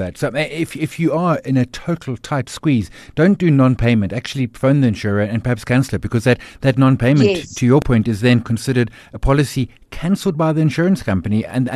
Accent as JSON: {"language": "English", "country": "South Africa", "said": "It might be better than a year ago, but it's still hard being a South African."}